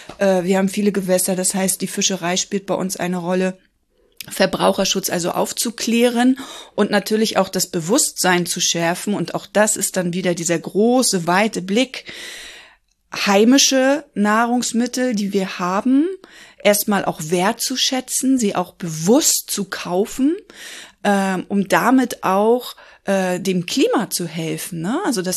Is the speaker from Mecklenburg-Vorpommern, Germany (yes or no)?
yes; Rostock, Mecklenburg-Vorpommern, Germany; ich bin ja irgendwie auch ein Landkind. Also meine Kindheit bestand daraus, dass ich die Hälfte meiner Kindheit in Rostock verbracht habe. Und dann sind wir aufs Land gezogen.